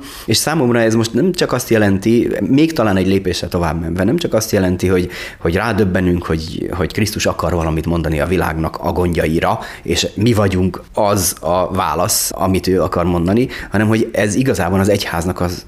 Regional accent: Tatabánya, Komárom-Esztergom, Hungary; Hát nagyon, mert ugye a Tatabánya, ahol fölnőttem, az egy nagyon hasonló világ, mint Dunaújváros

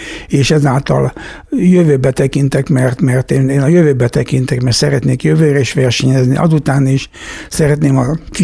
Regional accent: Budapest, Hungary; Hát én igazából Pesten születtem, a Császáruszodába jártam úszni sokáig

